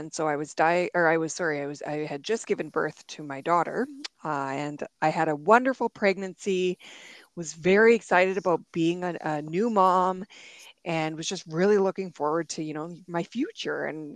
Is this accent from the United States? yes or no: no; Drayton Valley, Alberta, Canada; now in Edmonton, Canada; I am originally from a small town, Drayton Valley, in Alberta, Canada. And now I live in a small town just kind of outside of Edmonton, Alberta.